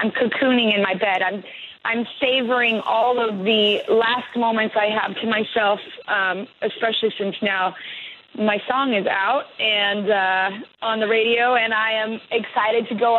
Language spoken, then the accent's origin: English; Santa Barbara, California, United States; And then I made a lot of records here in my hometown of Santa Barbara, which is kind of like a very natural, organic type of place.